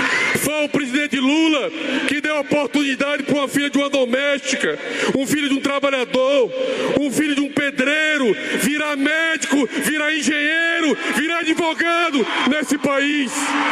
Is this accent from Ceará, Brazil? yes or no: yes; Ceará, Brazil; Eu sou cearense